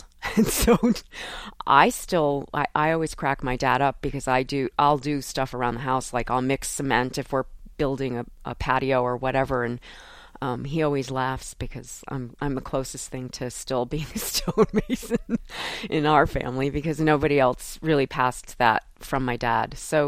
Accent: Wallingford, Connecticut, United States; I grew up in Wallingford, Connecticut. It's a town that's outside of, like, it's in between two major cities in Connecticut, like Hartford and New Haven.

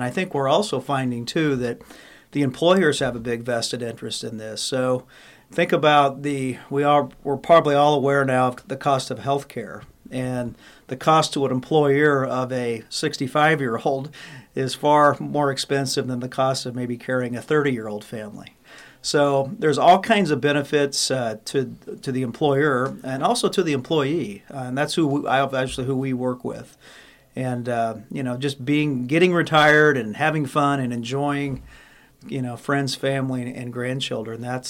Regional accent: Atlantic, Iowa, United States; now in Pella, United States; Atlantic, Iowa.

